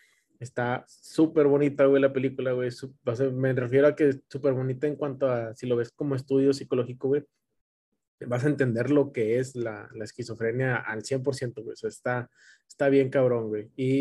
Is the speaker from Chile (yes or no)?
no; Mexico; Pero bueno, como mexicanos albureamos todo el pedo.